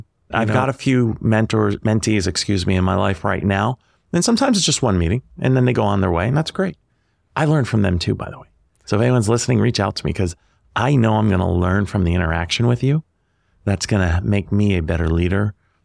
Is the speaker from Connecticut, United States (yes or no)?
yes; Connecticut, United States; growing up in Connecticut, 40 minutes from New York City.